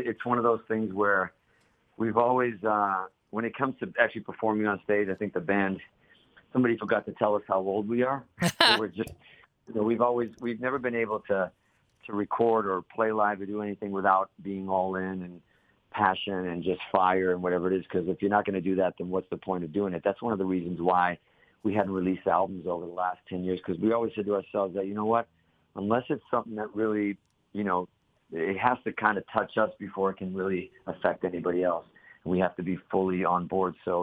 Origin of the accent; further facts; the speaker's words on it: Boston, Massachusetts, United States; But we're from Boston. We're surrounding towns of Boston.